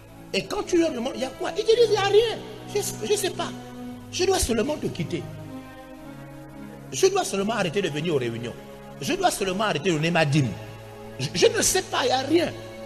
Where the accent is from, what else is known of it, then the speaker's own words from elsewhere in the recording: Gabon; Je vous parle en tant que Gabonais.